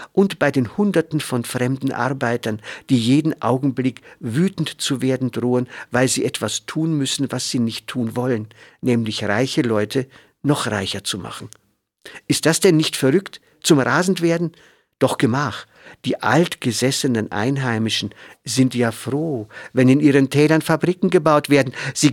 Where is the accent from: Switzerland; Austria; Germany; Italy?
Austria; Bei uns in Österreich fängt man wohl auch schon damit an.